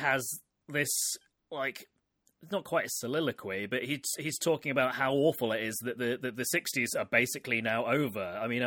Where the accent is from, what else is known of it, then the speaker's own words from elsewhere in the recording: United Kingdom; As a British person, you do feel like you have to make sure that people know, I don't want that back.